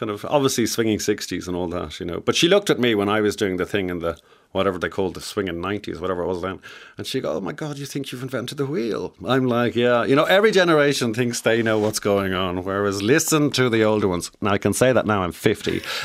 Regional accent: Ireland; I think Irish people kind of fit in everywhere. And the nicest thing about being Irish, and I actually love being Irish

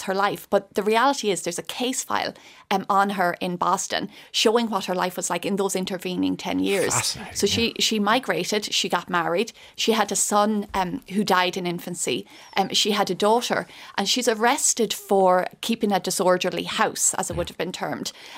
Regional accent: Sligo, Connacht, Ireland; and I'm from Sligo.

